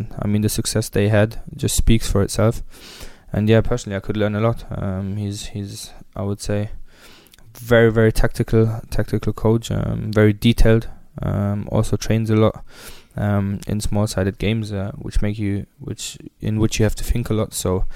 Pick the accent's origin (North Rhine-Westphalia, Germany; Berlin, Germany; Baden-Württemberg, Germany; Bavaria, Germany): Baden-Württemberg, Germany; Weissach; Really, it started out in my hometown, which is Weissach near Stuttgart in Germany.